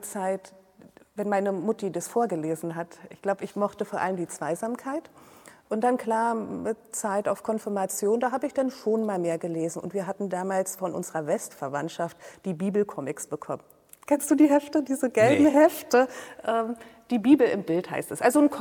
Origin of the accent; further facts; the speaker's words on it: Germany; Ja, ich bin in der DDR aufgewachsen, auch in einer christlichen Familie.